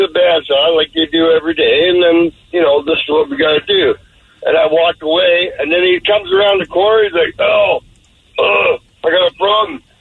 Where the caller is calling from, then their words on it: Victoria, British Columbia, Canada; Hey, I'm calling from Victoria, British Columbia.